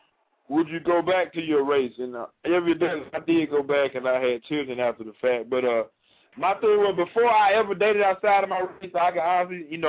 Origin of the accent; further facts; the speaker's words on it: Georgia, United States; And I grew up in Georgia and, well, you know, black, white, whatever.